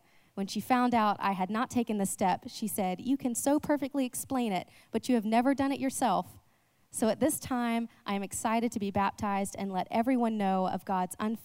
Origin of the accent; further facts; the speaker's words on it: Greenville, United States; Since moving back to Greenville, my hometown, I started seeking the real Jesus